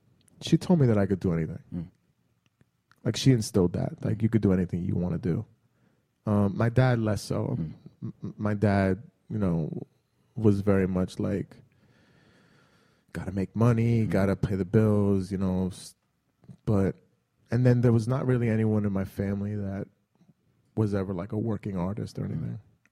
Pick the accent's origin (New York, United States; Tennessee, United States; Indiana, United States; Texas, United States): New York, United States; New York City; I grew up in Queens, but I really just say New York.